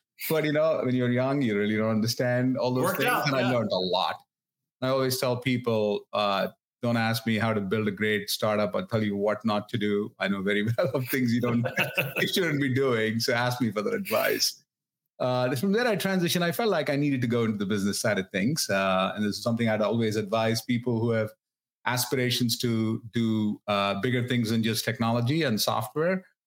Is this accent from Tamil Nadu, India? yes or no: no; Mumbai, Maharashtra, India; now in United States; So I'm born and raised in India. I grew up in a town called Bombay, Mumbai these days.